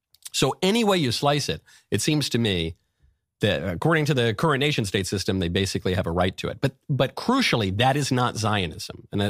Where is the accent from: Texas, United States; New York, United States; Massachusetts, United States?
New York, United States; I love the Jews. I grew up in New York. I'm very philo-Semitic, okay?